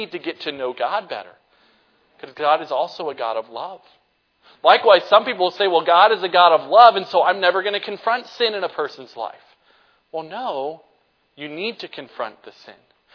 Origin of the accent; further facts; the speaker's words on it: North Carolina, United States; there are waterfalls all around where I grew up in North Carolina.